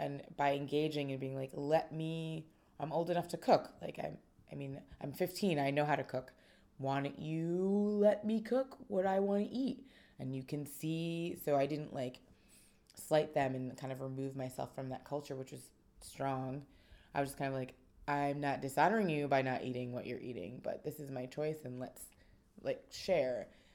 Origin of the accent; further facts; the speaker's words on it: Caymore, West Virginia, United States; It's Caymore, West Virginia, which is a mining town. They made a mine in Caymore, and then the town was built up around it